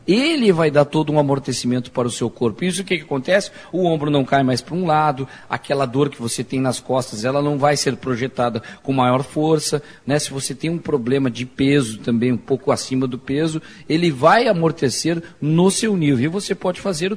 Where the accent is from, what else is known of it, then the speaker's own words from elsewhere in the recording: Northeast Region, Brazil; now in Gramado, Brazil; eu no primeiro dia que eu estava aqui em Gramado, eu já estava empregado, já tive oportunidade, hoje, olha, para mim é frio, rapaz, eu sou do Nordeste